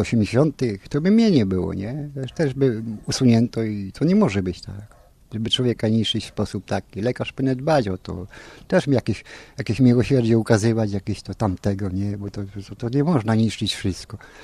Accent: Nysa, Opole Voivodeship, Poland; now in Szczecin, Poland; ja nie jestem stąd, bo jestem z Opolskiego, a z Nysy, nie, i także tak nie bardzo Szczecina znam, tak przez te 13 lat tam z grubsza poznałem wokół

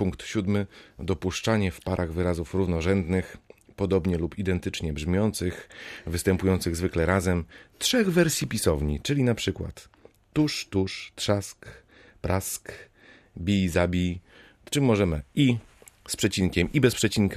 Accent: Drezdenko, Lubusz Voivodeship, Poland; A ja pochodzę z Drezdenka, to jestem drezdeneczaninem.

